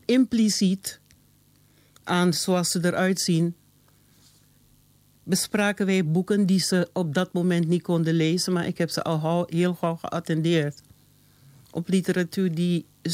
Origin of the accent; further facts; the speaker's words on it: Suriname; Als Surinamers. Afro-Surinamers, zwarte mensen uit Suriname